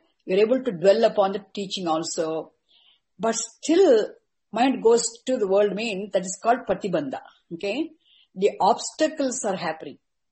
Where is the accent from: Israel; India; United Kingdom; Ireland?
India; Tamil Nadu; Unfortunately, I grew up in South India, Tamil Nadu, I became a victim of Dravidian movements. So I could never learn Hindi. Though Sanskrit, my grandfather made me learn.